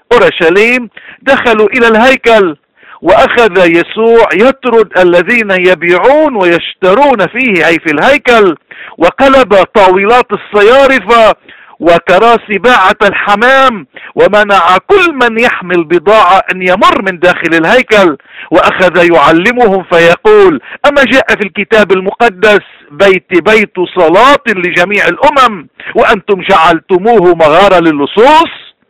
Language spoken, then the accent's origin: Arabic; Lebanon; دعونا كلبنانيين أول شيء نحمل الكرباج ونطرد من ذواتنا الخوف